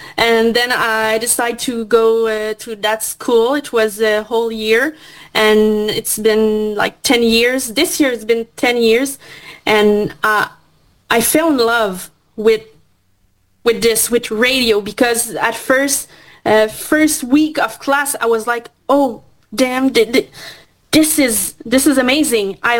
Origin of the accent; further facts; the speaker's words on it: Quebec, Canada; English is a second language; because I'm from Quebec. So, well, I'm in my little world with the francophone majority